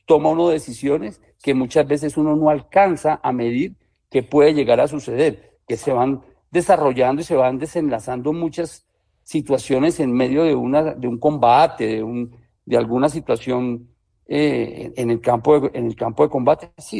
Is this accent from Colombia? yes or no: yes; Colombia; nosotros nos paramos como pueblo colombiano a decir, hombre, este es el cambio.